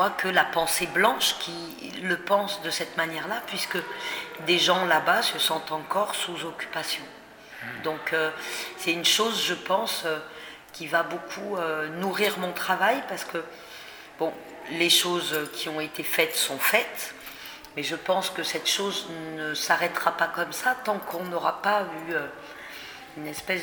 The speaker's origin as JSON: {"language": "French", "country": "France", "said": "ma pudeur en tant que Française, donc en tant que quelqu'un qui a quand même aussi une histoire de son pays, qu'elle porte comme héritage"}